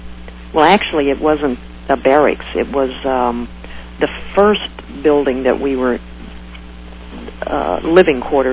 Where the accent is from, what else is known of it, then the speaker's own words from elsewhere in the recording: Lake Charles, Louisiana, United States; I actually left from New Orleans. My hometown at the time was in Lake Charles